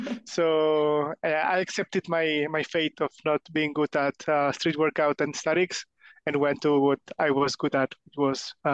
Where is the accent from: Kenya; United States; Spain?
Spain; English is a second language; I'm from Spain. I'm 25 years old now.